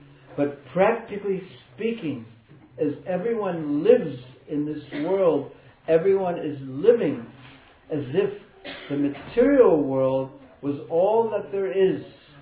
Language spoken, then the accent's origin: English; New York, United States; Because I grew up in New York, just by the ocean.